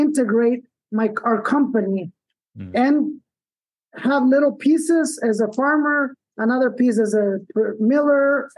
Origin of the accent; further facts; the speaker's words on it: El Salvador; English is a second language; I am one of the people who had the privilege to study abroad. That's where, you know, I learned English, had the chance to work overseas prior to relocating back to El Salvador when things were even worse than when we had the civil war back in the 80s.